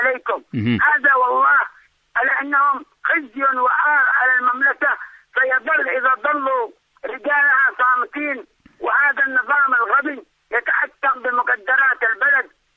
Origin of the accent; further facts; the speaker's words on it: Yemen; عندنا في اليمن